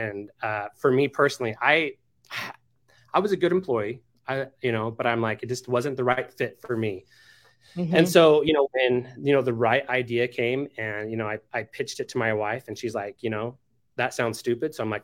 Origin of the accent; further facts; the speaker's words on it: Utah, United States; We are from Utah, live in Utah.